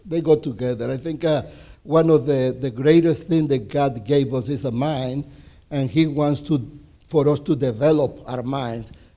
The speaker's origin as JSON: {"language": "English", "country": "Nicaragua", "moved": "as an adult", "lives_now": "United States", "said": "I'm from Nicaragua. I went to Cuba and get a technical degree. Then in Nicaragua, I got an agriculture engineer degree. And then after that was when I moved here"}